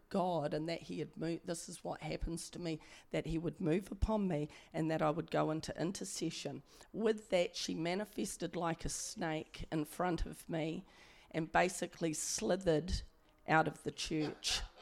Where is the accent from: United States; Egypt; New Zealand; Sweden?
New Zealand; Te Aroha, Waikato; And I never forget when I was in Te Araha, and it was my hometown, and I went to church, and it was a Baptist church